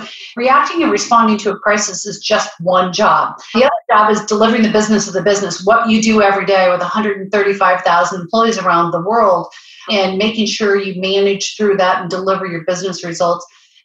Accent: Pacific Northwest, United States; now in New Jersey, United States; I grew up in the Northwest and my heart still lives in the Northwest, despite the fact that I'm physically in New Jersey

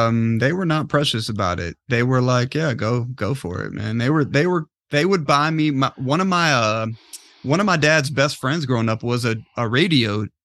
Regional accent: Ann Arbor, Michigan, United States; And, we moved to Ann Arbor when I was young, and then I grew up mostly ther

